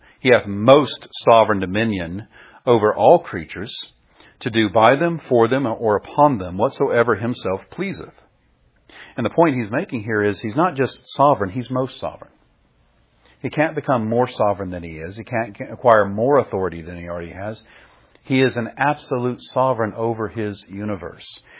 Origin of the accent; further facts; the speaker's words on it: Powder Springs, Georgia, United States; also born or lived in Marietta; I was born in Marietta in Kennestone Hospital. But I was raised in Powder Springs for the first 17 years of my life.